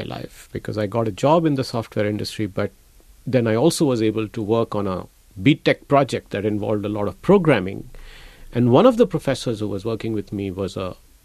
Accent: Patna, Bihar, India; I was from Patna.

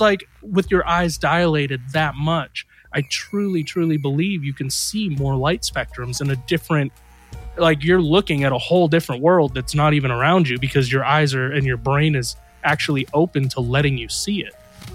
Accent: India; And I'm Indian, so I'm like actually super like knowledgeable, and apparently we're like super wise.

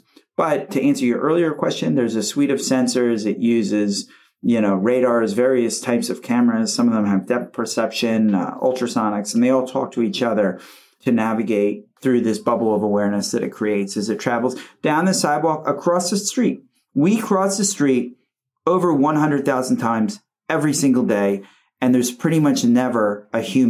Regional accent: United States; as an American growing up here, it's like you're 18 years old, I'm getting away from mom and dad.

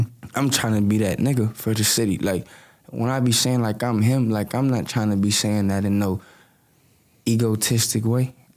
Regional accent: Victorville, California, United States; Like, I love Compton, but Victorville, that's where I grew up at. You feel me? I come from the Ville. Like, a lot of people don't know where Victorville is at.

